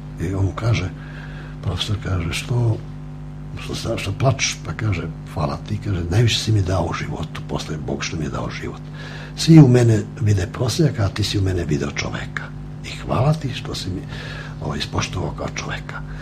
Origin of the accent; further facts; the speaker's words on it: Aleksinac, Nišava District, Serbia; kao što nosim moje selo, dakle sam rodom kod Ribarske banje, čak više nosim nego Aleksinaca, sam od Aleksinaca